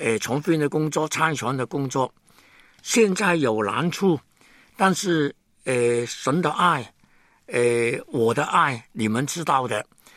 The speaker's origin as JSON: {"language": "Chinese", "country": "Hong Kong", "second_language": "Chinese", "said": "因为他们晓得呢我是香港人哦"}